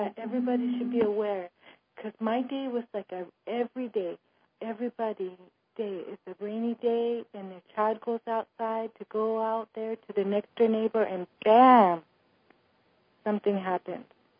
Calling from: Fayetteville, North Carolina, United States; I'm calling from Fayetteville, North Carolina.

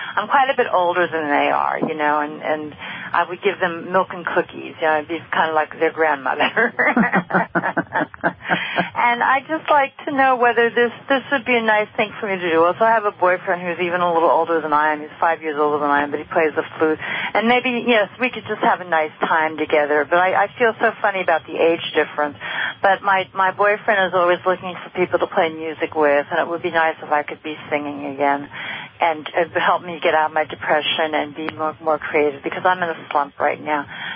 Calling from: Brooklyn, New York, United States; No, not Brookline, Brooklyn, New York.

